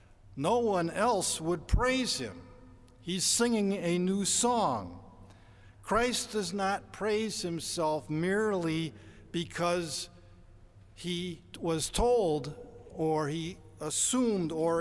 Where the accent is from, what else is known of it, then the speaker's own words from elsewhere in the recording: Chicago, Illinois, United States; Growing up in Chicago for 30 years, I believe I can identify another person who grew up in the city using the standard of how they pronounce the name of the city.